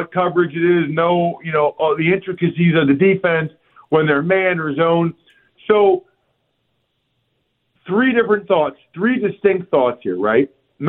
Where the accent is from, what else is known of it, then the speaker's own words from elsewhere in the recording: Reading, Pennsylvania, United States; back in my hometown, Reading, Pennsylvania, at my favorite bar growing up.